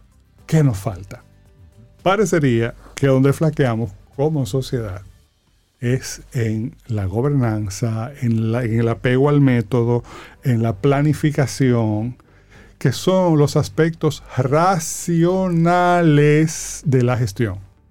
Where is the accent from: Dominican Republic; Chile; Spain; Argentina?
Dominican Republic; Intuiciones que pudieran tener valor para nosotros como dominicanos, como sociedad dominicana.